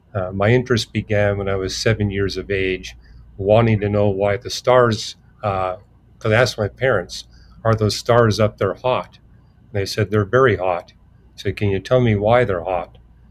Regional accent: Montreal, Quebec, Canada; born there; Yeah, well, I was born in Montreal, Canada

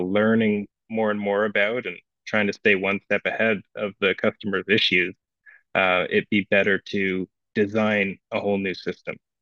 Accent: Ottawa, Ontario, Canada; born and raised in Ottawa.

